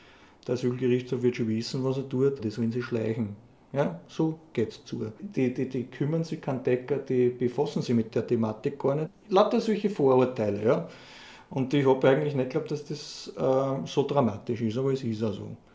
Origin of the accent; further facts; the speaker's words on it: Austria; Rassismus, der wird bei uns in Österreich nicht stattfinden.